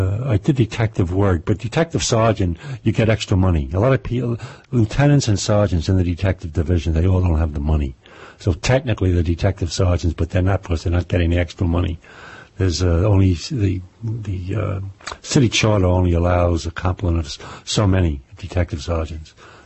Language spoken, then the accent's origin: English; Brooklyn, New York, United States; accent: New York; This is all true. Yes. This is all true. I was born in Brooklyn. I was born on Ostrand Avenue in Brooklyn, and since then I've moved around a lot.